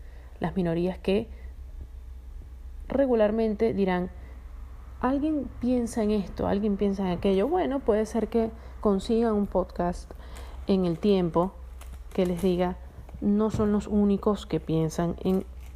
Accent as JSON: {"language": "Spanish", "town": "Caracas", "region": "Capital District", "country": "Venezuela", "tie": "born or raised there", "said": "soy oriunda de Caracas, capital de Venezuela, de la época de los tazos y del Super Nintendo."}